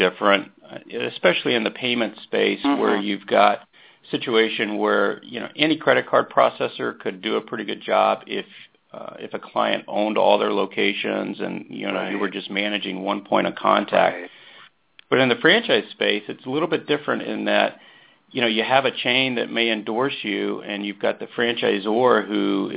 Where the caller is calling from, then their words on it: Orlando, Florida, United States; I'm in sunny Orlando, Florida today at our corporate office here.